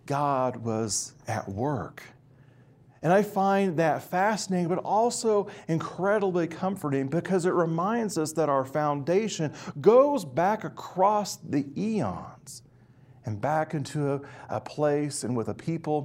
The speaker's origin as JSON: {"language": "English", "region": "Kansas", "country": "United States", "tie": "born or raised there", "said": "being where I grew up in Kansas, you know, old for us was perhaps maybe 1880s."}